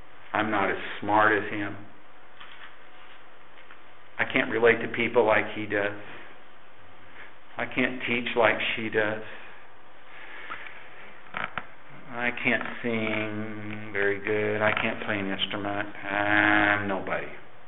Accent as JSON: {"language": "English", "region": "Texas", "country": "United States", "said": "He's from California, for crying out loud. I'm from Texas."}